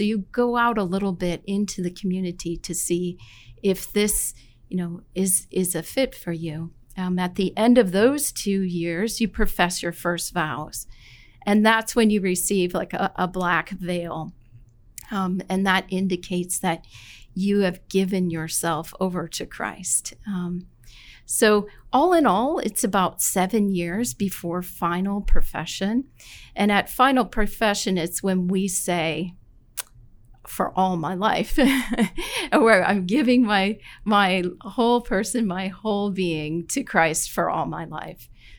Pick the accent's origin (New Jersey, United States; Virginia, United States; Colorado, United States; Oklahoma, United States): Colorado, United States; Boulder; I'm from Boulder, Colorado. So I grew up really skiing and biking and hiking and doing lots of stuff.